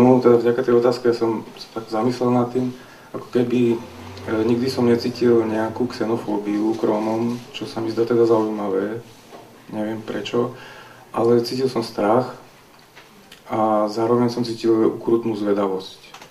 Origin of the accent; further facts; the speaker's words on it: Žilina, Žilina Region, Slovakia; ja som pochádzam zo Žiliny